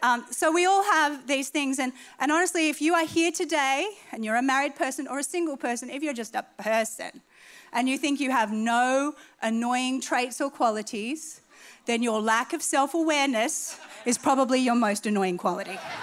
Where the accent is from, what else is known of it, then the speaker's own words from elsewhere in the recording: Australia; Now, I am an Australian woman. Aussies are known for their honesty.